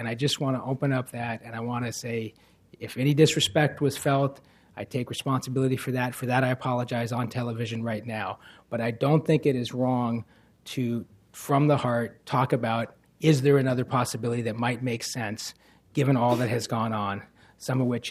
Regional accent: Portland, Oregon, United States; I grew up in Northeast Portland before it gentrified.

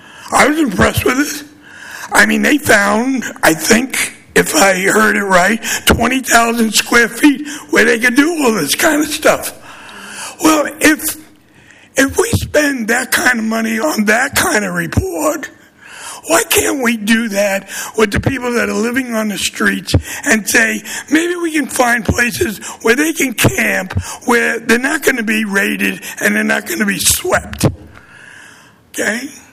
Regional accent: New York, United States; I grew up in Brooklyn, New York, in Bedford-Stuyvesant.

